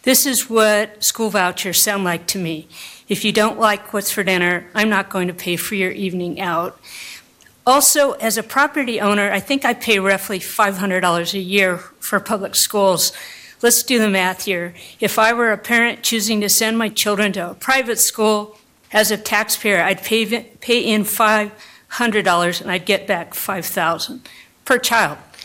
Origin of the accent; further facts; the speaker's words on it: Boise, Idaho, United States; from Boise.